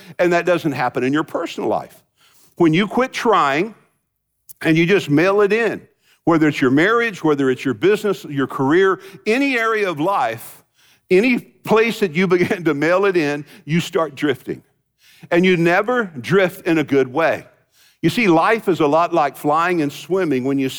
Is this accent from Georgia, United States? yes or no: no; Fort Worth, Texas, United States; Now, I grew up here in Fort Worth. And when I grew up in Fort Worth, we had 4 stations, 4 channels.